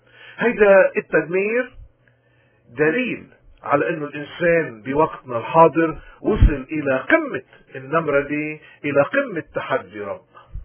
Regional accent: Lebanon; إذا مشكلتنا اليوم نحن كلبنانيين إنه اللي مهيمنين على قرارنا الديني الكنسي

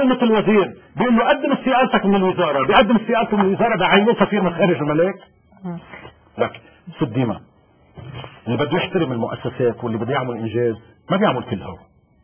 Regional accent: Lebanon; لأنه أنا كلبناني بمكان ما

